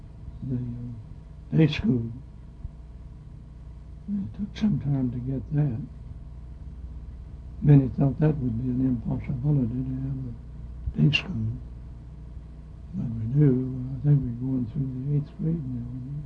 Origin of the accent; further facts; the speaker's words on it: Nashville, Tennessee, United States; I didn't know anything about a country church. I was born and reared in Nashville. And I came here from downtown Central Church, Kalamazoo, Michigan.